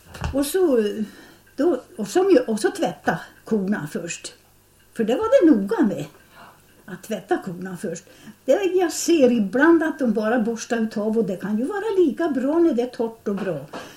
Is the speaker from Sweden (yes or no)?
yes; Sälen, Dalarna County, Sweden; born there; där jag är född där uppe i Sälen